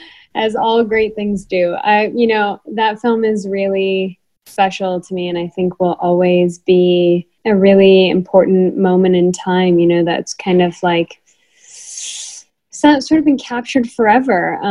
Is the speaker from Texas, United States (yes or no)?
no; Los Angeles, California, United States; So I grew up in Los Angeles. I'm very close with my family. We moved around a bit when I was a kid